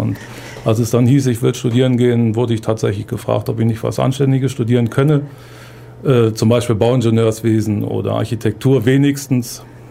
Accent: Stralsund, Mecklenburg-Vorpommern, Germany; born there; also born or lived in Kiel / Hamburg; now in Ulm, Germany; Also ich wurde geboren in Stralsund, Mecklenburg-Vorpommern, habe dann anschließend in Kiel Kunst studiert, bin dann über Eutin nach Hamburg und von Hamburg dann nach Ulm gekommen.

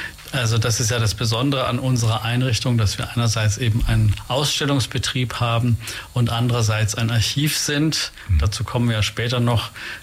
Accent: Meßkirch, Baden-Württemberg, Germany; now in Ulm, Germany; ich komme aus Baden-Württemberg, aus Meßkirch.

